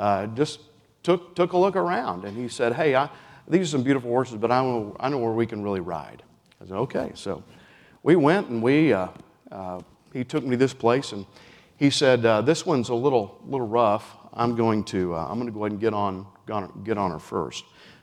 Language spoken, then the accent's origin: English; Oklahoma, United States; I'm not from around here. I am from Oklahoma.